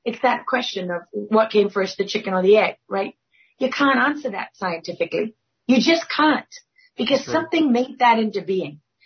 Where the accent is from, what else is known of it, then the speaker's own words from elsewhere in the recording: South Africa; growing up in South Africa under apartheid, there were people that were behind bars because of the color of their skin